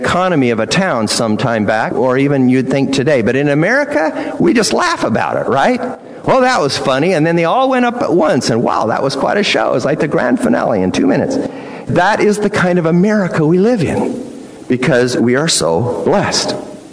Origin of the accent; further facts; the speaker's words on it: Oregon, United States; but I am glad I'm from Oregon. Oregon is kind of like the perfect place to live, I think.